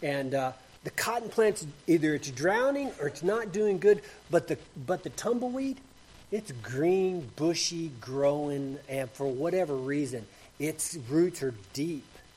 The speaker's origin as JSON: {"language": "English", "region": "Texas", "country": "United States", "said": "Now, y'all know, just from me talking here, I'm from West Texas."}